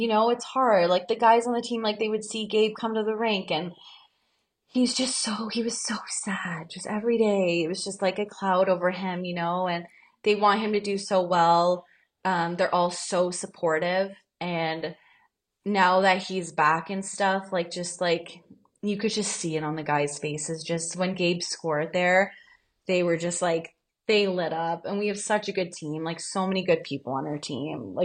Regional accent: Toronto, Ontario, Canada; But then, again, I'm from Toronto, like, outside of Toronto.

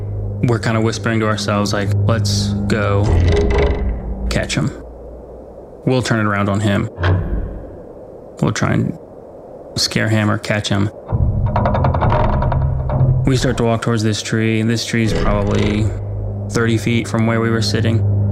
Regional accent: West Virginia, United States; I grew up on the Ohio River in West Virginia.

